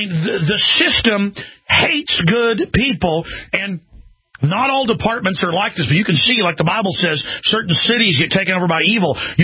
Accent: Dallas, Texas, United States; I mean, because I grew up in Dallas where the cops would plant drugs on people and witnessed it.

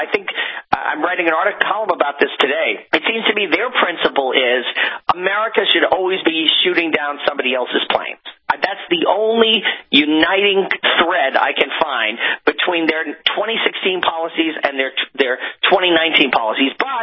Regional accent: Queens, New York, United States; And now, I'm from Queens, like Trump. We can be very, very stubborn.

